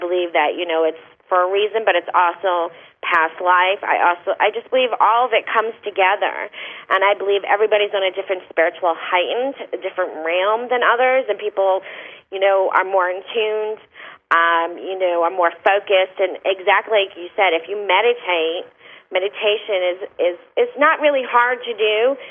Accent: Boston, Massachusetts, United States; I'm originally from Boston, but I'm all congested with my allergies.

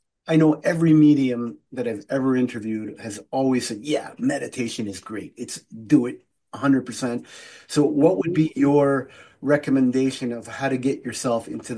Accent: Canada; now in United States; I'm Ukrainian also, born and raised in Canada. I'm mixed up. I'm a French Canadian speaking Canadian Ukrainian living in the States.

